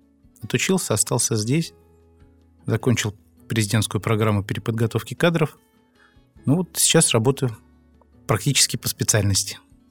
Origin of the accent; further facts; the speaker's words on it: Kimry, Tver Oblast, Russia; в Твери я учился, сам я из Кимр, закончил среднюю школу номер 5, обычную среднюю школу.